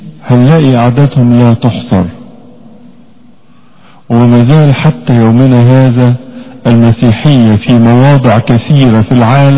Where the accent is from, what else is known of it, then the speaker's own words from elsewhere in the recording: Egypt; زي ما بنروح مثلا في دير مريمين عندنا في مصر